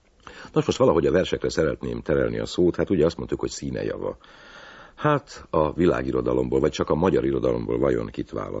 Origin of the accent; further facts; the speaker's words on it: Great Hungarian Plain, Hungary; mert én magam is alföldi vagyok